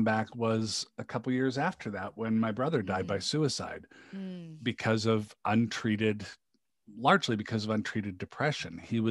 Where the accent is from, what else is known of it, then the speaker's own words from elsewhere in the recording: Seattle, Washington, United States; I lived in Seattle for a long time. I grew up in the Seattle area.